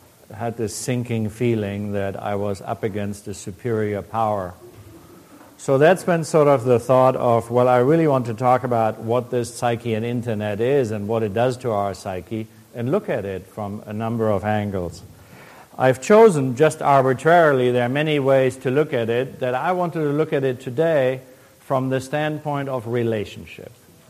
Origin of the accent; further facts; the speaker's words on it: Germany; as a young boy, I was born in Germany. I sat in a German town and had to run to the air raid shelter for 2 years in a row.